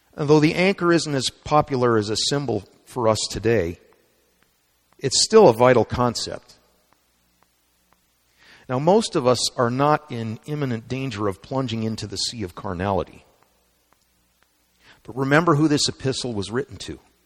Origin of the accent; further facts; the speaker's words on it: California, United States; I grew up in Orange County, and we lived about a mile from the Magic Kingdom of Disneyland.